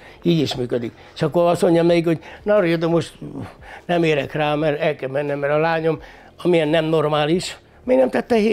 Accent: Székely Land, Romania; ugyanaz a csökönyös, székely ember vagyok, aki voltam.

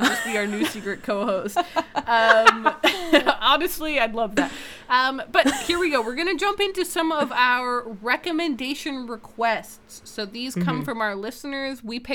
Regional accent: Canada; being Canadian just sort of means that you know what Anne of Green Gables is about, because there's like an animated show that was like on TV when we were kids

